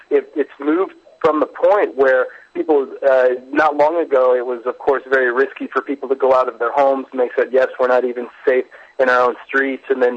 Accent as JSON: {"language": "English", "country": "United States", "lives_now": "Middle East", "said": "particularly being an American myself, and the time I was back in the U.S. before I returned to the Middle East"}